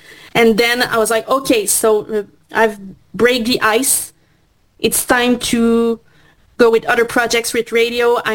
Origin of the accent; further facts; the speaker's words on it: Quebec, Canada; English is a second language; because I'm from Quebec. So, well, I'm in my little world with the francophone majority